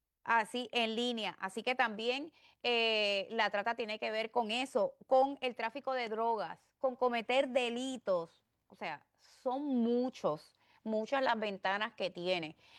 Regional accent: Puerto Rico; Yo soy puertorriqueña

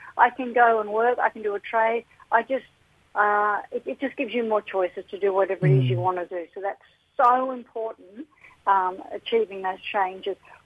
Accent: Sydney, New South Wales, Australia; Oh, I'm from Sydney originally.

